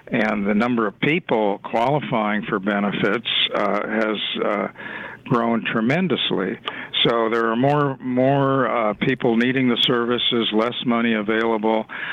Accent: Nebraska, United States; I grew up in Nebraska, so I sympathize.

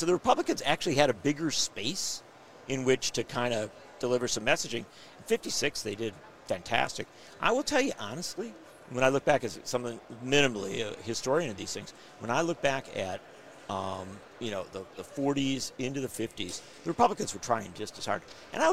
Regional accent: Kenosha, Wisconsin, United States; Growing up around Kenosha, Wisconsin, which was an auto union town, very militant auto union, Local 72.

